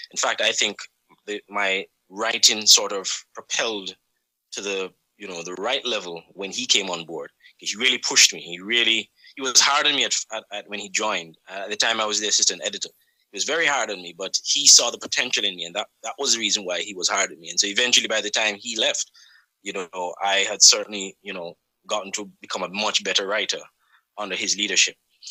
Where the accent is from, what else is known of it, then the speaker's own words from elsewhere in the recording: Jamaica; I spent my entire childhood days in Jamaica. I grew up in Jamaica, and I had some really good days.